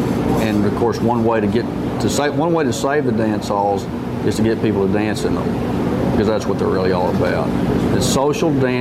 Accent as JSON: {"language": "English", "town": "Brownwood", "region": "Texas", "country": "United States", "tie": "born or raised there", "said": "I grew up in Brownwood, Texas, and which is a little outside of the dance hall world."}